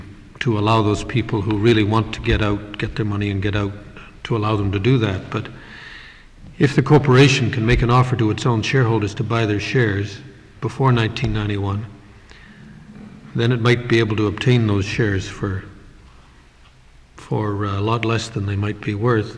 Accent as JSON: {"language": "English", "country": "Canada", "said": "I come from Canada"}